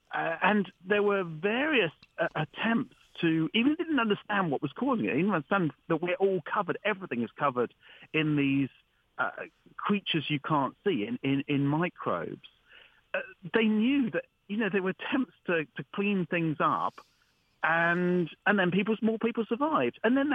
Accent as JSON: {"language": "English", "country": "United Kingdom", "said": "because we are the British were the great pioneers of surgery, or so they thought."}